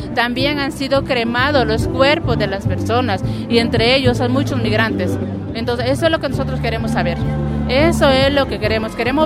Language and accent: Spanish; Honduras; Soy de nacionalidad hondureña